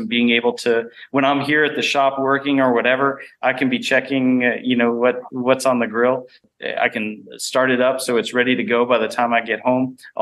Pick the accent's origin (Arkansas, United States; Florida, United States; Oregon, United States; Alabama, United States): Florida, United States; Growing up in Florida, I can say it's so much more convenient because the players, everyone's so close together.